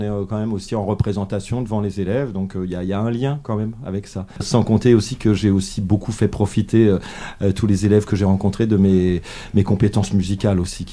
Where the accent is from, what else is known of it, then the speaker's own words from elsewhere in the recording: Bondy, Île-de-France, France; moved away as an adult; now in Oise, France; Bah moi, je viens de Bondy, en fait. Voilà, j'ai habité 44 ans à Bondy. Puis, il y a 17 ans de ça, je me suis délocalisé dans l'Oise. Je suis venu habiter dans les arbres